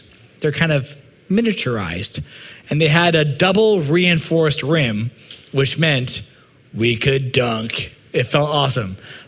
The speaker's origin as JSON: {"language": "English", "town": "Calgary", "region": "Alberta", "country": "Canada", "tie": "born or raised there", "said": "When I was growing up in Calgary, my buddies and I would hang out on these elementary school playgrounds"}